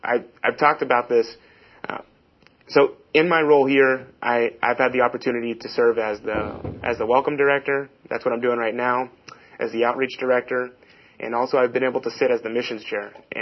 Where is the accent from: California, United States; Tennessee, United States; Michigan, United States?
California, United States; Davis; also born or lived in Sacramento; I grew up in Davis, California. I was born in Sacramento, grew up in Davis, California. That's where I was raised.